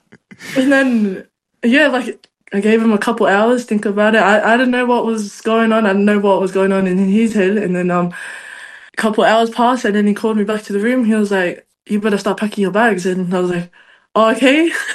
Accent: Sydney, New South Wales, Australia; Very family orientated around here. Like, everyone just knows everyone. It's real warm around here.

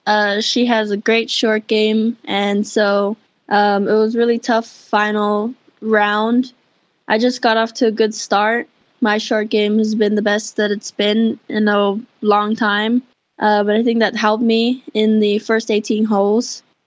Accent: Samoa; it gives me a lot of reassurance that even if I'm from Samoa, as long as I work hard and, like, you know, do what I need to do, the hard work will pay off eventually in the long run.

